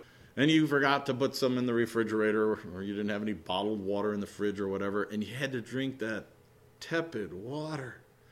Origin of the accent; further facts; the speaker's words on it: United States; I'm rich, I've become wealthy, I have need of nothing, I'm an American